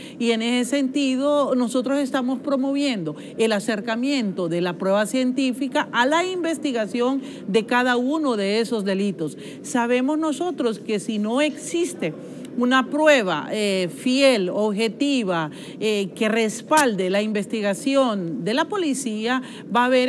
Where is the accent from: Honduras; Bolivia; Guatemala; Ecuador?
Honduras; a todos los países y a Honduras. Estamos promoviendo las estrategias para que disminuya la violencia en mi país